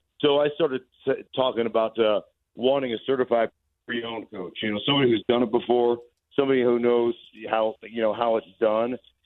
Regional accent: Alaska, United States; a fish belly white kid growing up in Alaska.

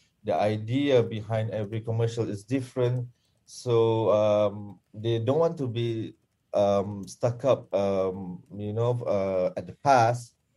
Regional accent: Malaysia; So it could be Raya is one of the example of how we as Malaysian really brace to it.

